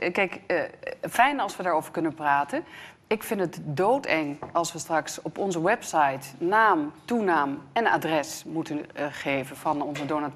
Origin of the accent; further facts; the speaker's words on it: Italy; Dutch is a second language; now in Netherlands; Ik kom uit Italië oorspronkelijk.